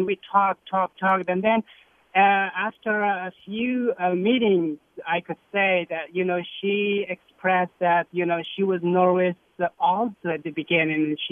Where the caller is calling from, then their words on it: Afghanistan; English is a second language; moved away; I'm from Afghanistan